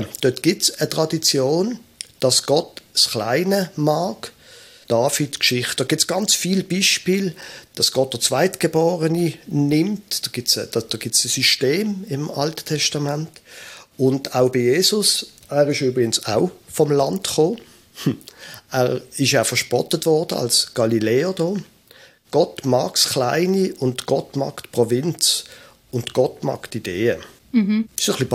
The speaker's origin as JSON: {"language": "German", "town": "Basel", "region": "Basel-Stadt", "country": "Switzerland", "said": "ich bin ein Basler, ich bin ein Städter von meiner Herkunft her"}